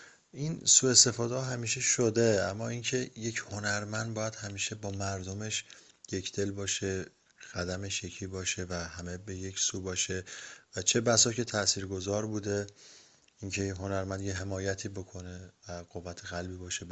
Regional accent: Iran; به عنوان یک ایرانی میخوام اینو خدمتون عرض کنم

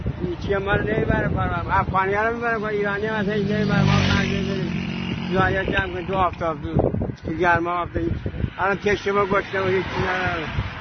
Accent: Fereydan, Isfahan, Iran; من بچه فریدنم.

